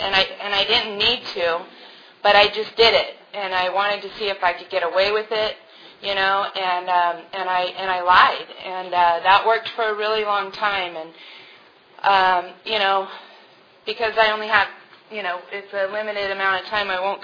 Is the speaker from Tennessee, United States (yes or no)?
no; Carlsbad, California, United States; I was driving the mail truck around in my hometown because I worked in Carlsbad, and my house was there